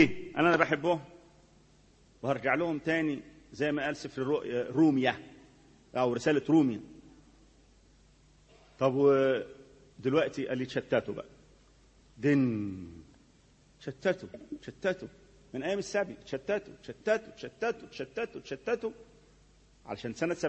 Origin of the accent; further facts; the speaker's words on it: Egypt; عندنا في مصر، الأرقام دي تعمل تعداد حقيقي لهذا الشعب